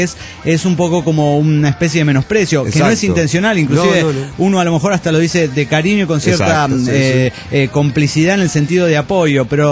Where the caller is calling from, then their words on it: Greensboro, North Carolina, United States; de Greensboro, North Carolina.